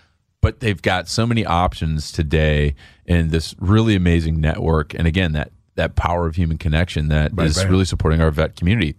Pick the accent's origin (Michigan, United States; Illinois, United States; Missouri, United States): Illinois, United States; Chicago; born or raised there